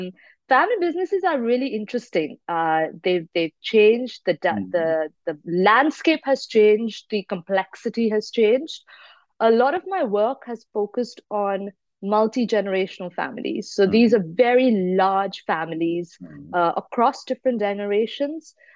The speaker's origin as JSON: {"language": "English", "country": "India", "tie": "born there", "also_born_or_lived": "New Zealand / Singapore / United Kingdom / United States", "said": "I was born in India, but I've lived, I've worked, and I've been educated across multiple continents. Mm-hmm. India, New Zealand, Singapore, the UK, the US, and Dubai."}